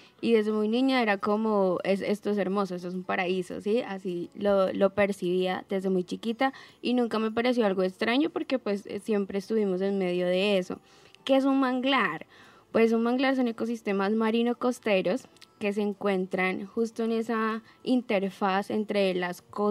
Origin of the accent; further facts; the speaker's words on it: Tumaco, Nariño, Colombia; now in Ibagué, Colombia; Yo soy de Tumaco, Nariño.